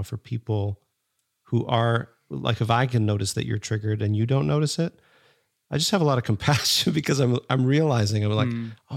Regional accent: Minnesota, United States; I grew up in Minnesota. And pop, it was pop.

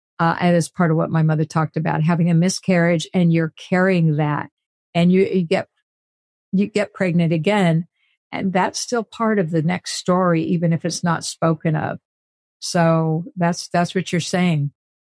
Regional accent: Hollister, California, United States; And they're buried right now in my hometown of Hollister, California.

